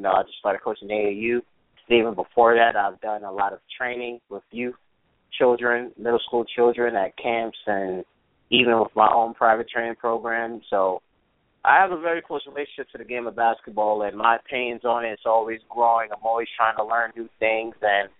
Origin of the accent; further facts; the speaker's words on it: New York, United States; I'm 21 years old. I'm from Westchester County, New York. We're a county that's not too far from New York City.